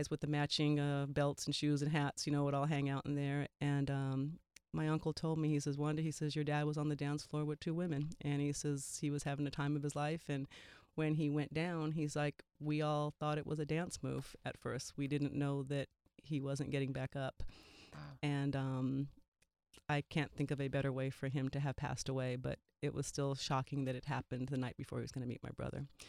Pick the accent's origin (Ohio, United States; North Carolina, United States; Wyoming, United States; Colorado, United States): Colorado, United States; I grew up in Colorado and University of Colorado in a very white world.